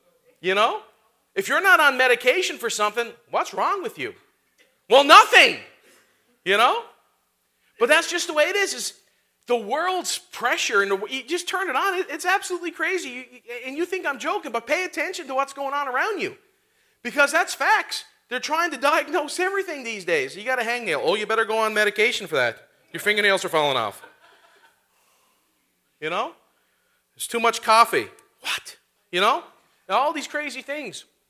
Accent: Newfoundland and Labrador, Canada; now in Thunder Bay, Canada; I'm originally from Newfoundland, and lived there in Thunder Bay for the last 14 years.

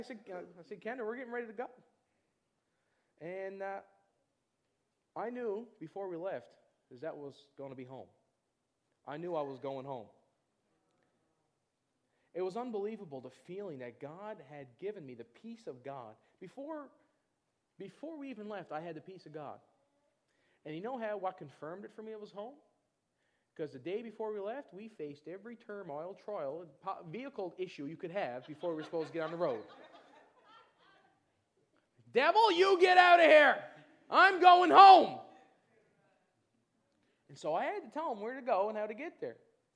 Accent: Newfoundland and Labrador, Canada; I'm from Newfoundland. You have any idea how far apart that is?

